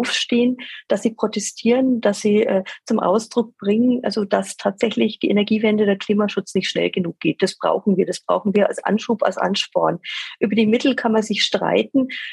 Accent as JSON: {"language": "German", "town": "Nuremberg", "region": "Bavaria", "country": "Germany", "said": "Und für mich als Nürnbergerin ist die Sache natürlich ganz klar."}